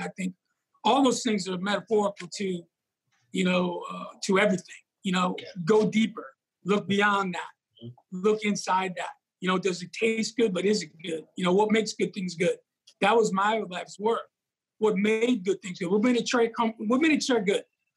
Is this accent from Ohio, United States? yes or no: no; Bronx, New York, United States; I opened a lot of cans of tomatoes over my life and growing up in New York and, you know, in the Bronx where, you know, the deli shelves